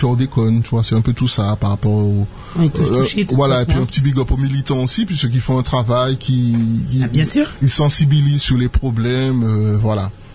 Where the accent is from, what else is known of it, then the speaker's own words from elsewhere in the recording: Rivière-Salée, Martinique; now in Schœlcher, Martinique; En fait, je suis originaire de Rivière Salée, maintenant j'habite Terreville, Shelter.